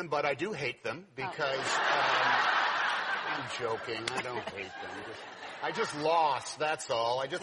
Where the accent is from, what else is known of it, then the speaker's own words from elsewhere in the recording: Oakland, California, United States; I like to say, I'm a white boy from Oakland, but I am from Oakland, you see.